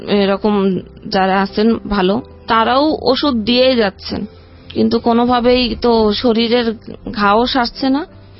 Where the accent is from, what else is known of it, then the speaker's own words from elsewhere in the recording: Jessore, Khulna Division, Bangladesh; আমার বাড়ি হচ্ছে যশোর জেলার একদম প্রপারে টাউন, এই সদর জেলার। গ্রামের পরিবেশ হয়তো একটু আধটু ছিল, কিন্তু শহরের মতো করেই আমি বড় হয়েছি।